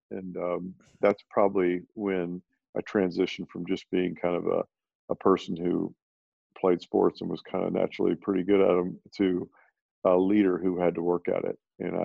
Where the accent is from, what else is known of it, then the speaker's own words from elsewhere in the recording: Kentucky, United States; I grew up in Kentucky, and I stayed there all the way through high school.